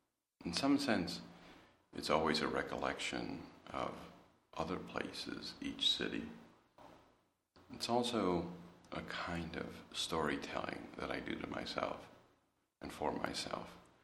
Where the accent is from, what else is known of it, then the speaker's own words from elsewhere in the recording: New York, United States; born there; now in Philadelphia, United States; I was born in New York, live in Philadelphia